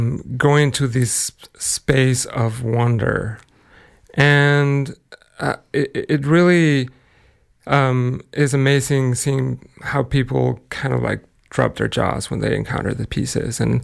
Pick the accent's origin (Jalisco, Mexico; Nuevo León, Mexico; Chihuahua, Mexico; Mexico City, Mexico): Mexico City, Mexico; as a kid growing up in Mexico City, where I'm originally from